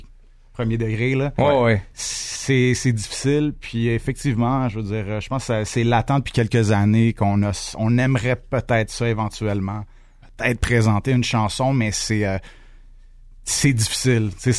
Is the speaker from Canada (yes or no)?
yes; Montreal, Quebec, Canada; Évidemment, on a grandi à Montréal, fait que pour nous, c'est juste... c'est naturel.